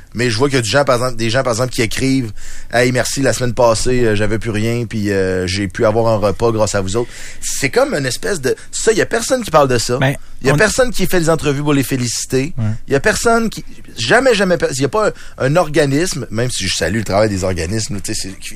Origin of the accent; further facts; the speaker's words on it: Lévis, Quebec, Canada; moi, je viens de Lévis